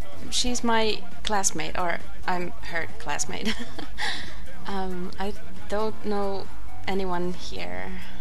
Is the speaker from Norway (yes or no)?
no; Finland; Kippis, like we say in Finland. Yeah, I'm from Finland, in Europe. It's a Nordic country between Sweden and Russia.